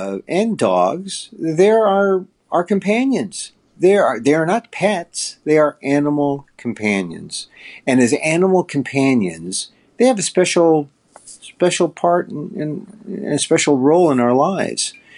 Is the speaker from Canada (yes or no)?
no; Philippines; So that people can learn about my story about being Filipino.